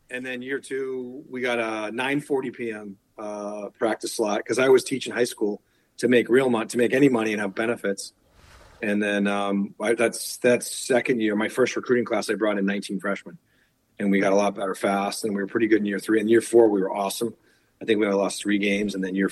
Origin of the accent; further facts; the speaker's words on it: Bedford, New Hampshire, United States; also born or lived in Boston / Winchester; I was born in Boston, and I lived in Winchester, Mass. So I was about eight, and then I moved to Bedford, New Hampshire.